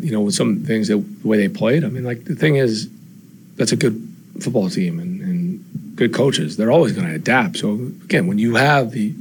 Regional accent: Memphis, Tennessee, United States; I mean, I am from Memphis. Obviously, was fortunate to be there for 10 years

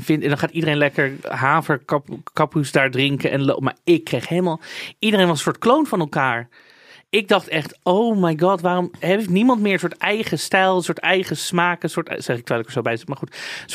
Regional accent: Amsterdam, North Holland, Netherlands; Maar ik werd gewoon gefrustreerd als Amsterdammer.

